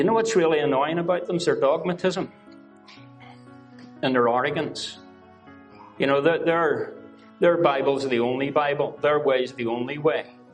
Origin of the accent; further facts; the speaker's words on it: Belfast, Northern Ireland, United Kingdom; I come originally from East Belfast in Northern Ireland.